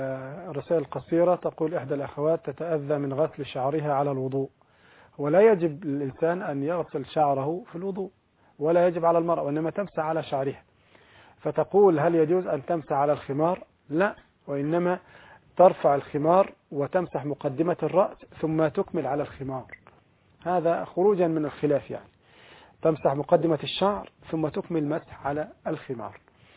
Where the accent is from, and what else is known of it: Egypt